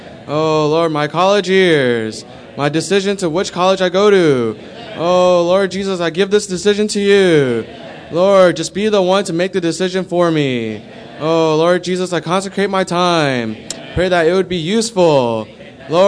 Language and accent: English; Manhattan, New York, United States; from Manhattan.